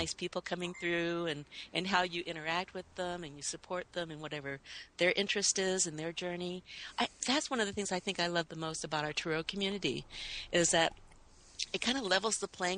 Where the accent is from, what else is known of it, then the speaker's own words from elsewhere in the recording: Oregon, United States; I hail from the Oregon coast here in the United States. I'm very much a West Coast energy